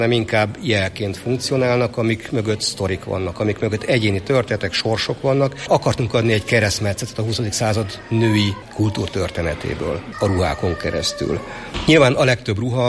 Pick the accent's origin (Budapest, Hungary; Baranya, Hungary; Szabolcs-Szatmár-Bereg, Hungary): Baranya, Hungary; Pécs; Az, hogy én most mi vagyok, sváb vagyok, magyar vagyok, bármi vagyok, az teljesen másodrangú. Az a lényeg, hogy pécsi vagyok